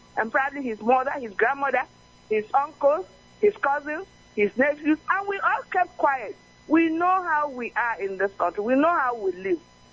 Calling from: Nigeria; I'm calling you from Ila, the state.

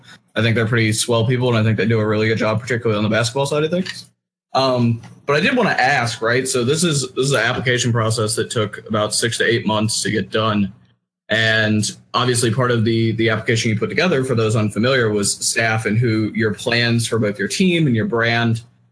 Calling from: Hartford, Connecticut, United States; I'm calling from Hartford, Connecticut.

